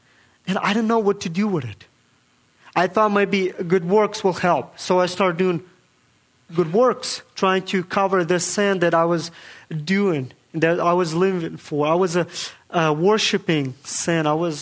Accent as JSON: {"language": "English", "country": "Kazakhstan", "said": "I'm from Kazakhstan. Kazakhstan is the number 9th largest country in the world. And I'm not from Mexico."}